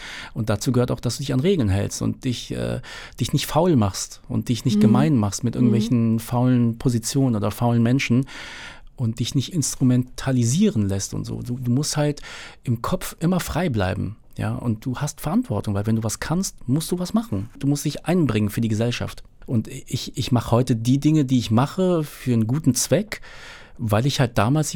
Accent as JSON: {"language": "German", "region": "Berlin", "country": "Germany", "tie": "born or raised there", "said": "im Wedding, wo ich aufgewachsen bin, war es wirklich hart. Totales, vernachlässigtes Pflaster war das damals."}